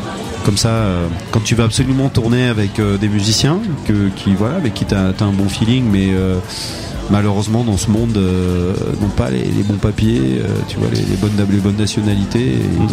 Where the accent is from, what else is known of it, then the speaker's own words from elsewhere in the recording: Bordeaux, Nouvelle-Aquitaine, France; Moi je suis bordelais, mais bon.